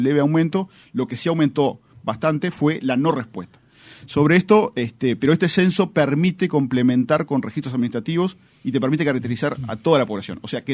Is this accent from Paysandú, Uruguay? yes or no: no; Minas de Corrales, Rivera, Uruguay; voy a usar mi pueblo como ejemplo, Minas de Corrales, ¿no?